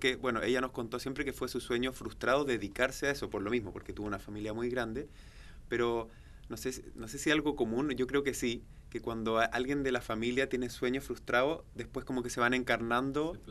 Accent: Chile; Bueno, de partida decir que somos chilenos.

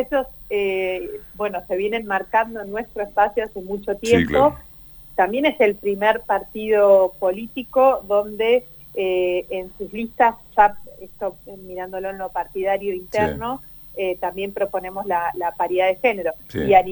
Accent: Neuquén, Argentina; somos todos neuquinos, en mi caso en particular, claro. Nacida y criada, estudié, todo lo hice en Neuquén, no me fui en ningún momento, y decido seguir estando en Neuquén para criar a mis hijos

